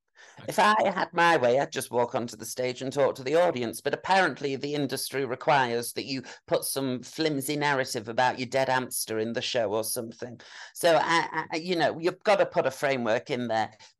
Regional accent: Yorkshire and the Humber, United Kingdom; And that breaks my heart as a Yorkshire woman.

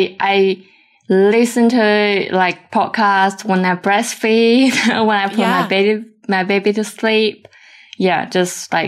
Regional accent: China; I am, actually. I came back from Australia. I'm based in China at the moment.

